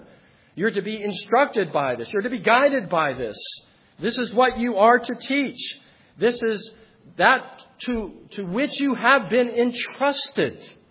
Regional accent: California, United States; And I'm a Californian. I can be objective about this.

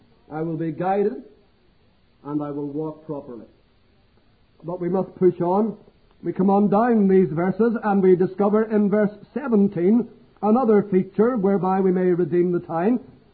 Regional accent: Northern Ireland, United Kingdom; I come from Northern Ireland, and in our worship, we are very simplistic.

